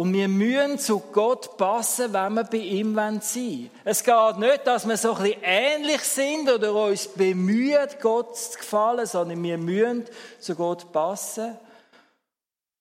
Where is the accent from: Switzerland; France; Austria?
Switzerland; Was findest du das Sonderlichste an uns Schweizer?